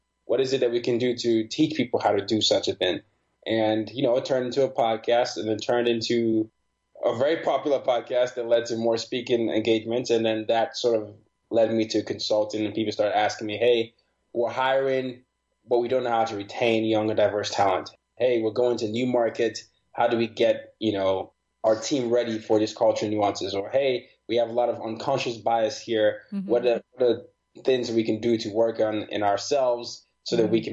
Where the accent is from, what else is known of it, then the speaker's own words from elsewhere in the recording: Nigeria; You know, my background is I'm a Nigerian and I grew up as the son of a diplomat.